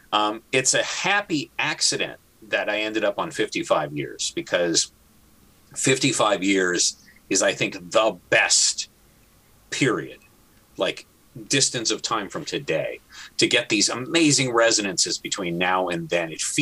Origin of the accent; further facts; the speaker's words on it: Ukraine; my home country of Ukraine